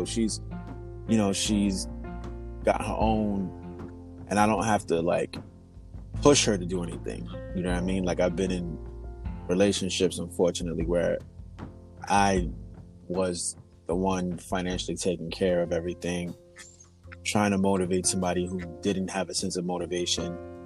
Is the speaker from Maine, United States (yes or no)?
no; New York, United States; now in Long Island, United States; Ethnic-wise, my dad is Nigerian and my mom is Haitian, but I was born here. I'm from Queens, New York, but live in Long Island.